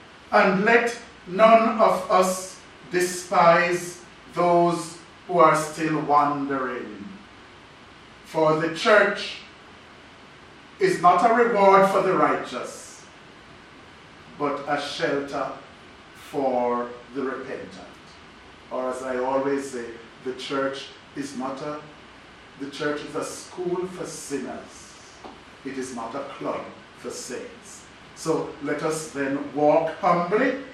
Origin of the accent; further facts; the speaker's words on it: Jamaica; growing up in Jamaica, in that Anglican church, with that east stained glass window, with Jesus the Good Shepherd and the sheep over his shoulder.